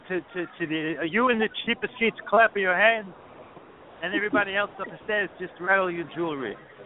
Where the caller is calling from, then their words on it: Calabria, Italy; English is a second language; I'm calling from Calabria.